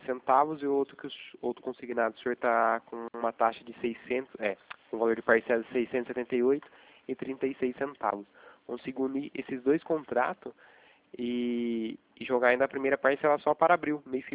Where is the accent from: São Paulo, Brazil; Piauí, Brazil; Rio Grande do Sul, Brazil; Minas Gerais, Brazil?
São Paulo, Brazil; Itatiba; eu sou daqui de Itatiba, né?